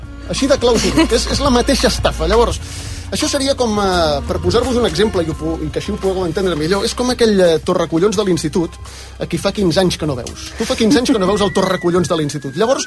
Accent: Barcelona, Catalonia, Spain; jo sóc una rata de ciutat, tu ho saps bé. Tota la meva vida ha transcorregut aquí, no m'he mogut d'aquí, sóc molt de Barcelona.

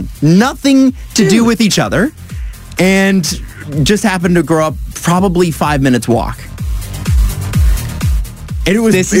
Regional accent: Scarborough, Ontario, Canada; And I was like, oh, I grew up in Scarborough.

